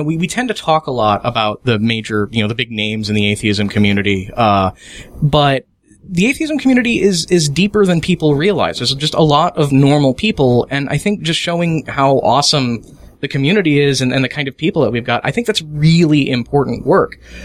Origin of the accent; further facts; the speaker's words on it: Midwest, United States; No, you know, passive-aggressive is everywhere. I'm from the Midwest.